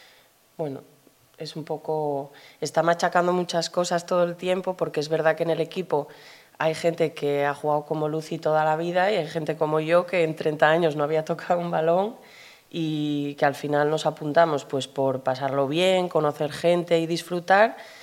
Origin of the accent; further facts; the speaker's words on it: Gijón, Asturias, Spain; hay gente que viene de fuera, pues yo vengo de Gijón